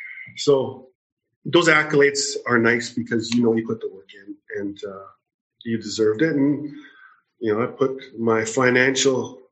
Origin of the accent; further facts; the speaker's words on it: Fort McMurray, Alberta, Canada; I know growing up in Fort McMurray, obviously my career didn't really take off much after that, but going back and playing events, you know, just the amount of support in that small town